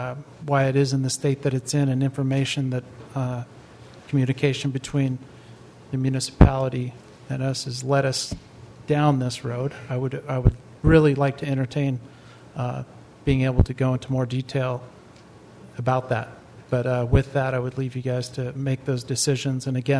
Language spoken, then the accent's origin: English; Sitka, Alaska, United States; I'm from Sitka.